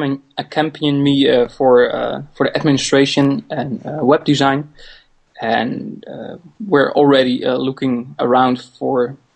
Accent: Netherlands; from the Netherlands.

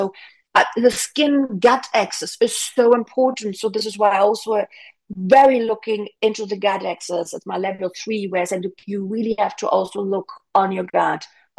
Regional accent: Switzerland; I'm from Switzerland, I can use the Swiss kind of picture

